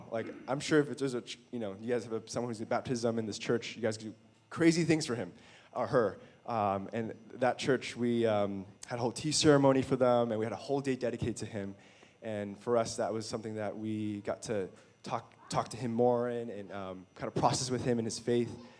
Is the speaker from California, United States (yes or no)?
yes; Davis, California, United States; We're all from California, Davis. You guys heard of Davis before?